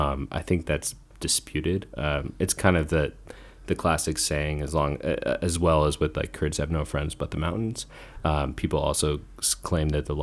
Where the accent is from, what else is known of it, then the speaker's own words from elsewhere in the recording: United States; just as an American, most of the perception about Iraq is just to be afraid.